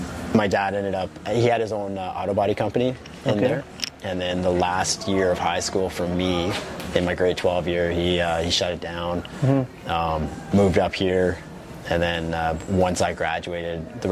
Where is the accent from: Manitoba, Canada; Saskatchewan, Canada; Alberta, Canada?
Alberta, Canada; Rocky Mountain House; I grew up in Rocky Mountain House.